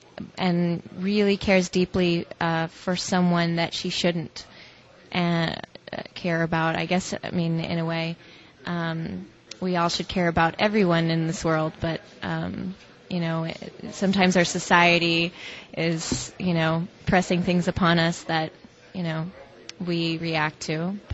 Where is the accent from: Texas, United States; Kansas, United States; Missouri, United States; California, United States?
Texas, United States; Dallas; I grew up in Dallas. Yeah. Dallas proper. All over.